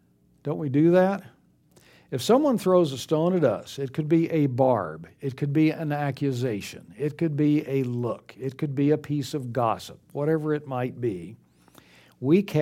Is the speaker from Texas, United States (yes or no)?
yes; Texas, United States; I grew up in West Texas, and if you've ever been to West Texas, it is desert, rocks, sand, rattlesnakes, cactus, hot.